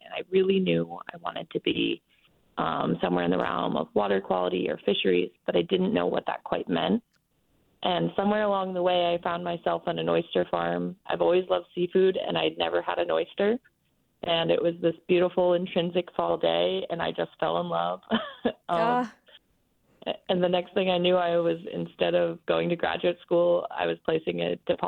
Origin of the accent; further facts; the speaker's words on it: Belfast, Maine, United States; So I'm 24 years old and, you know, I'm from Belfast, Maine